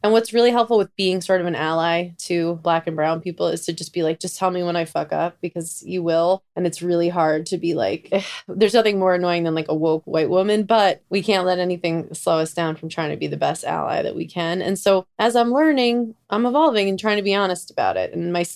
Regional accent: New York, United States; I loved growing up in New York, being around a diverse group of people

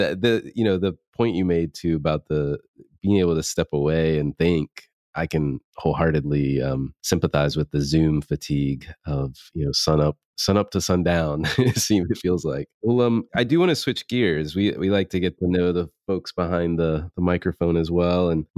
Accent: the South, United States; It's growing up in the South, in NASCAR is a big thing, right?

